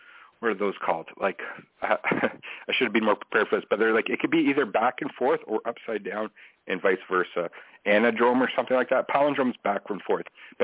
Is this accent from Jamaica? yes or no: no; Canada; as somebody who's an American, I'm a Canadian?